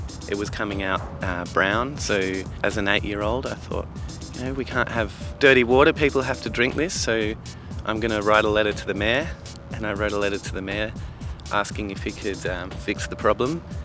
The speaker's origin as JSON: {"language": "English", "town": "Newcastle", "region": "New South Wales", "country": "Australia", "tie": "born or raised there", "said": "I grew up in Newcastle. It's the second largest city in New South Wales, also the world's largest coal port."}